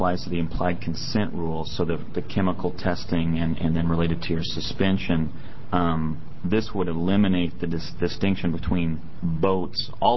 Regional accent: Oregon, United States; Mr. Chairman, I am from Southern Oregon, and I need to do my annual Rogue River float.

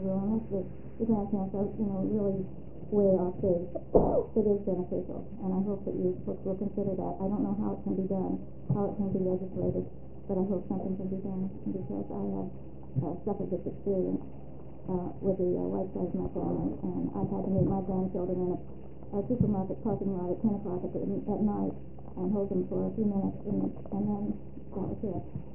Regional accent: Oklahoma, United States; I am from Creek County. I am of mixed background of white and Mexican Indian

